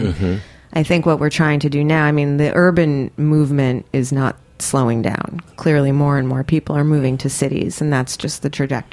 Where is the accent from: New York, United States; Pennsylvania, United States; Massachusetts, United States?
New York, United States; at least from my understanding as a New Yorker